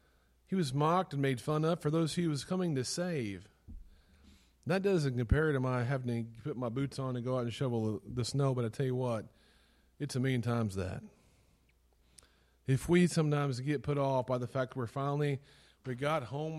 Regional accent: Midwest, United States; I remember growing up in the Midwest where it would be snowy

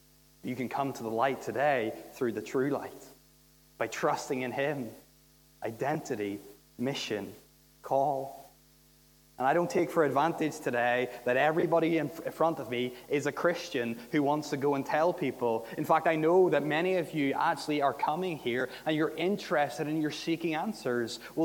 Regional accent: Northern Ireland, United Kingdom; in my home country in Northern Ireland.

